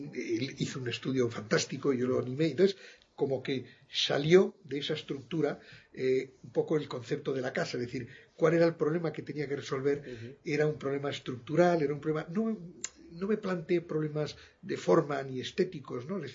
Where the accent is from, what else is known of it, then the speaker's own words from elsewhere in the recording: Madrid, Community of Madrid, Spain; born there; por mi vinculación al norte de España, del cual pues toda mi familia viene de ahí, aunque yo nací aquí en Madrid, pero bueno, enseguida hemos estado, tengo padres cántabros, madres santanderina